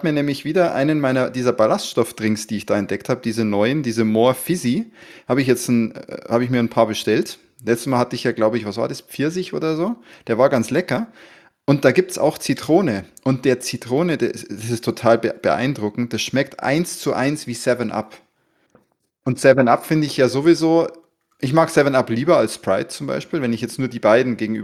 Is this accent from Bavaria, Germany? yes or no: yes; Bavaria, Germany; ein weißes Limo, ne, sagt man ja bei uns in Bayern